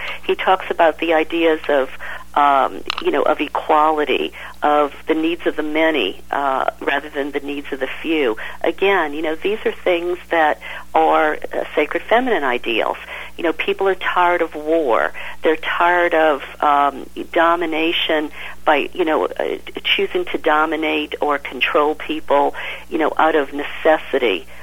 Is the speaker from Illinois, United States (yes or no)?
no; New Orleans, Louisiana, United States; moved away as an adult; You know, I grew up in New Orleans in the Bible Belt. My family was Catholic. And it wasn't until I was 30 years old I discovered this when I moved to California.